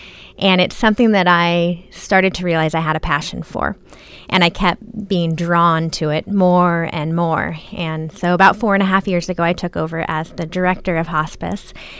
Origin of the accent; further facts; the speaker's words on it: Beaverton, Oregon, United States; now in Astoria, United States; I've lived on the coast since 2001. I didn't grow up here. I grew up in the Beaverton area. I married a local boy, so that's how I ended up in Astoria.